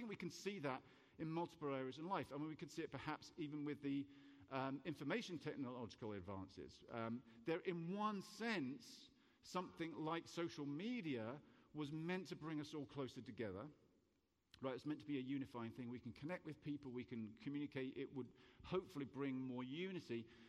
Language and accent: English; England, United Kingdom; now in United States; And I, especially as an English person, stood up here in America talking about guns.